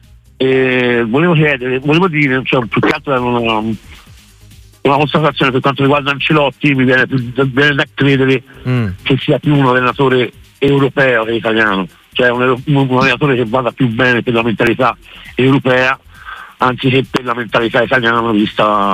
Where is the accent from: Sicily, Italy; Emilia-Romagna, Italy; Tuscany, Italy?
Tuscany, Italy; Florence; Io sono da Firenze